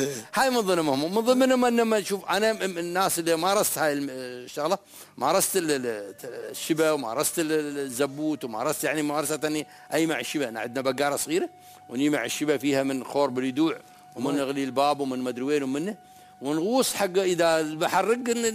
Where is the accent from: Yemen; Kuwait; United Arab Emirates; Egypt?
United Arab Emirates; Ajman; نحن عندنا في عجمان مثلا على سبيل المثال في إمارة عجمان